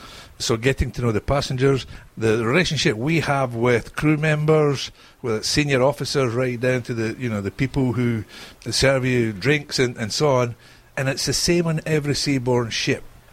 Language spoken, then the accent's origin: English; Scotland, United Kingdom; now in United States; I'm from Fife in Scotland, but currently living in the United States.